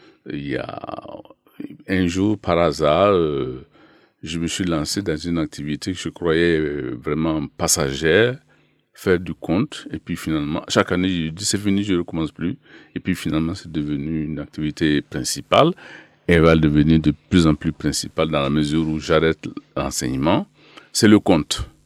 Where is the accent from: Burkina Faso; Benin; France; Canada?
Burkina Faso; Sara; born there; also born or lived in Bobo-Dioulasso; Alors moi, je suis né au Burkina Faso, dans un petit village qui s'appelle Sara